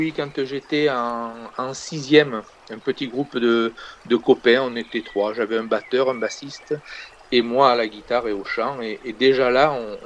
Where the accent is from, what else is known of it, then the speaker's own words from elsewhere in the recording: Avignon, Provence-Alpes-Côte d'Azur, France; En quelques mots, bon oui, je suis d'Avignon. J'ai 57 ans.